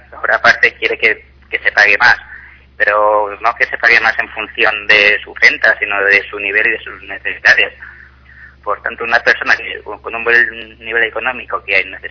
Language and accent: Spanish; Ibi, Valencian Community, Spain; En Ibi, en Alicante.